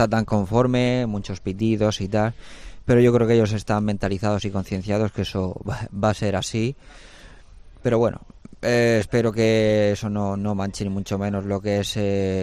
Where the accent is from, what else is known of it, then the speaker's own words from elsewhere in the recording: Murcia, Region of Murcia, Spain; Por eso soy de Murcia.